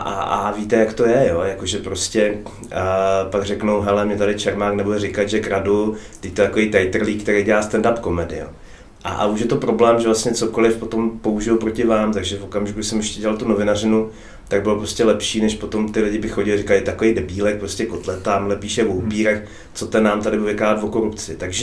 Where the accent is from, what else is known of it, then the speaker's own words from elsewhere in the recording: Bruntál, Moravian-Silesian Region, Czechia; já jsem z Bruntál, nebo jaký z Bruntál, tam se vyrodí největší debilové, že jo